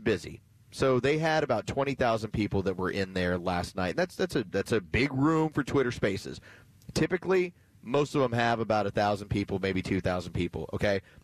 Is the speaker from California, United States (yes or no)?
no; Texas, United States; a place that I would drive by on a regular basis when I was growing up in Texas.